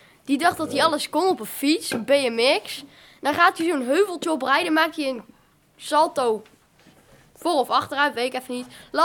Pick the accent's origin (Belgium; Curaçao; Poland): Belgium; Ik kom uit België.